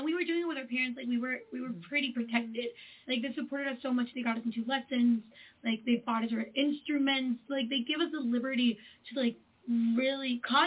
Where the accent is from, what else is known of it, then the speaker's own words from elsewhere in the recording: Mexico; We obviously started playing here in Mexico. We're Mexicans, we're from Mexico. So our first shows were always here in our home and then just across the country.